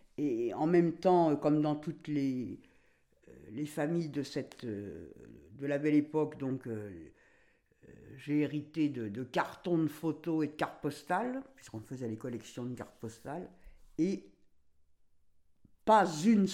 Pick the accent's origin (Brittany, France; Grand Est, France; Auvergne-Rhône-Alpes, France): Grand Est, France; Bayel; je suis né en 1945 à Bayel. Donc, je suis bayéloise.